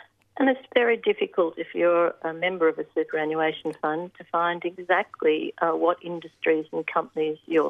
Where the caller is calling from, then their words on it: Castlemaine, Victoria, Australia; I'm joining you from Jarrah country, land that was never ceded in Castlemaine.